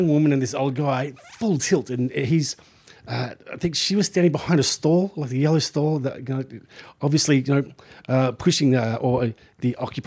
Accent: Melbourne, Victoria, Australia; also born or lived in Kalgoorlie / Ballarat; I grew up in Melbourne, but then I left in like 2000 and went and worked at a place called Kalgoorlie

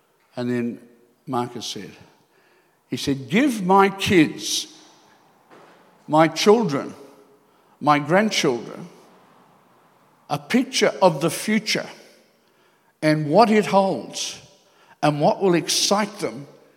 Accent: Queensland, Australia; No, I feel that as a Queenslander a bit sometimes

